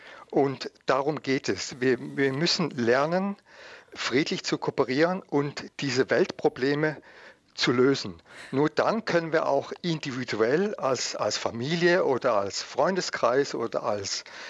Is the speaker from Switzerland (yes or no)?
yes; Switzerland; Und da sage ich als Schweizer